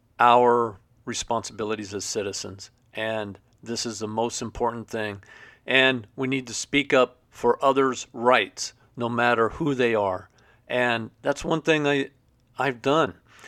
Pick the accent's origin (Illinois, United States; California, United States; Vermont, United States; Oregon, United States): Oregon, United States; Portland; I grew up in Portland. That's my home. I have siblings out there still.